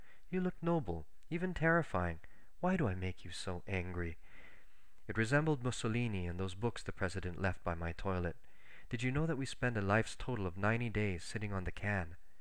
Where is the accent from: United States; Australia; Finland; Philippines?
Philippines; I'm a novelist from the Philippines.